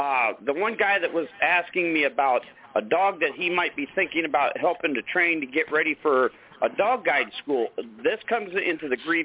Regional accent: Ashtabula, Ohio, United States; I'm from Ashtabula, Ohio

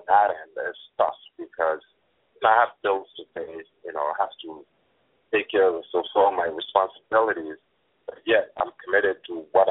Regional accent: Rwanda; born there; first language French; English is a second language; moved away; I'm from Africa. You know, I was born in Rwanda and you know, traveled a bit around and then ended up here.

